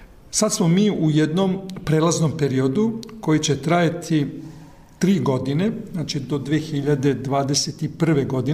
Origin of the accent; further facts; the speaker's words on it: Serbia; Tako da je kod nas u Srbiji pre godinu dana donesen pravilnik